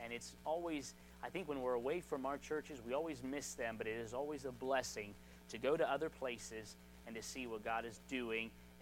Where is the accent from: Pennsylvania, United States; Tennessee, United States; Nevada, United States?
Nevada, United States; Las Vegas; I was actually born and raised in Las Vegas, Nevada. I am not from this area, but I'm from the West Coast. I was born and raised there, and I lived in Las Vegas up until my senior year of high school.